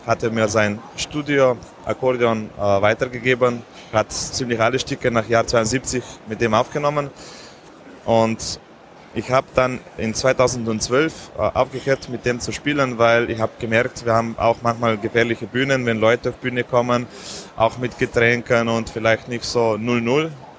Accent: Slovenia; German is a second language; weil bei uns in Slowenien haben beide was zu sagen.

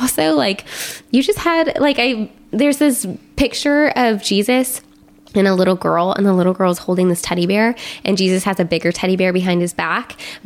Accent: Champaign, Illinois, United States; And I got to do kind of the same job that I did in Dayton in my hometown, which is like a whole new ball game of fun.

